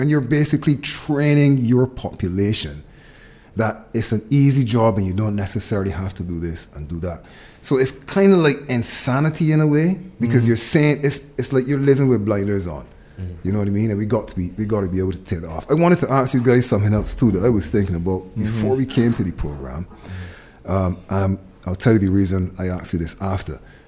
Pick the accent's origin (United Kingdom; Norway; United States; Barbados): Barbados; while I grew up here in Barbados, this is something I was told. I didn't come to Barbados and make this up.